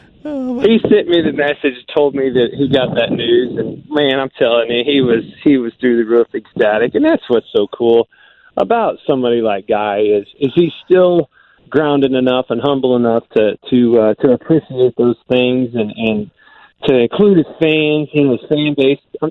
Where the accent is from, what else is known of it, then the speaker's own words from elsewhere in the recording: Midwest, United States; I've always been that way growing up in the Midwest.